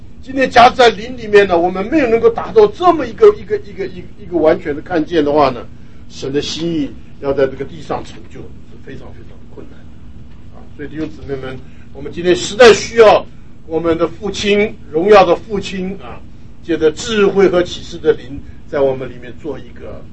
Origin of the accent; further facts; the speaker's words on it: China; 我们中国人很懂得心啊，我们中国人最讲心啊